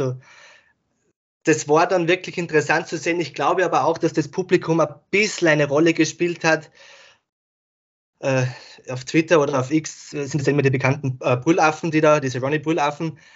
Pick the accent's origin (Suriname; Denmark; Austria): Austria; Ich komme aus Österreich.